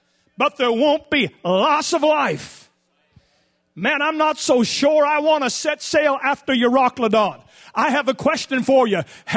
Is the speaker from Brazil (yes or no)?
no; Canada; I'm sorry, I come from Canada, old school. I'm the youngest of 19.